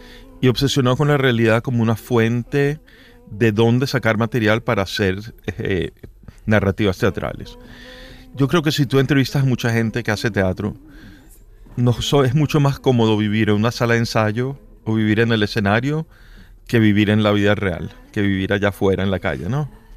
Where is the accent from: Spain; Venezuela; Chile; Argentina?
Venezuela; also born or lived in New York; yo soy un escritor gay. Yo también soy un escritor latino. Yo también soy un escritor venezolano. Yo también soy un escritor neoyorquino. Yo también soy un escritor judío.